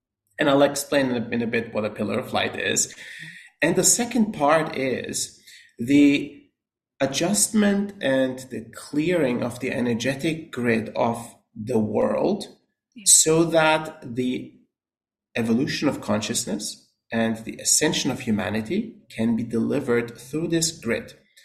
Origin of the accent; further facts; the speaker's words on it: Austria; as you know, I was born and raised in Austria.